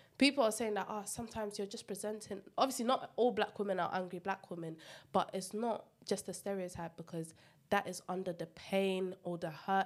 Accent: Ghana; I grew up in Ghana. So you get beats in school as well.

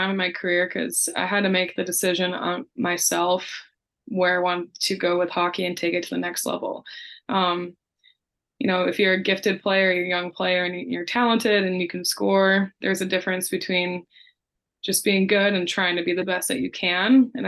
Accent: Eden Prairie, Minnesota, United States; also born or lived in St. Michael; Yeah, I grew up in Minnesota. I actually grew up a little bit up north, and we moved down to EP for high school hockey. I was up in St. Michael, Albertville, Dayton, Maple Grove area.

